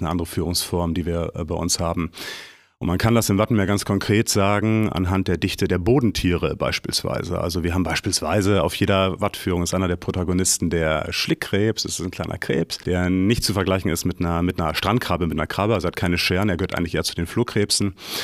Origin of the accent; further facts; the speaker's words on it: Varel, Lower Saxony, Germany; Ich bin hier geboren in Varel und jeder, der in den 70er Jahren oder auch in den 80ern in Varel geboren ist, ist in Dangast groß geworden.